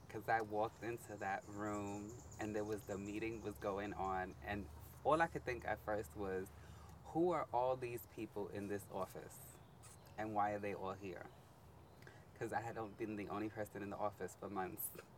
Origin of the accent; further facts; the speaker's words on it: Bronx, New York, United States; I've been living in the Bronx all my life. Born and raised in the Bronx. Born in Jacoby Medical Center. Moved around the Bronx for a few years. Moved out of New York.